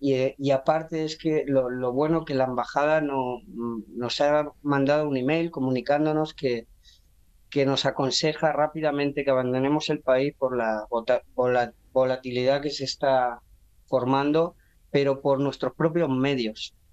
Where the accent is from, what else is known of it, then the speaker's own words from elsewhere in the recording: Elche, Valencian Community, Spain; now in Kuwait; Nosotros somos de Elche, de Alicante